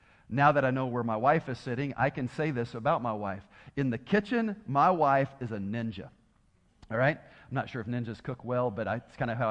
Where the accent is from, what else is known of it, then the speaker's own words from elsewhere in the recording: Tennessee, United States; I've told you before, I'm from Tennessee, so we won't get real deep around here, all right?